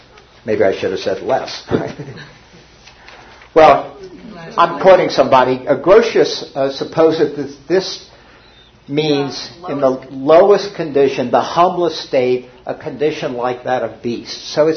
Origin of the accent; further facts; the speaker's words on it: Cincinnati, Ohio, United States; I grew up in Cincinnati.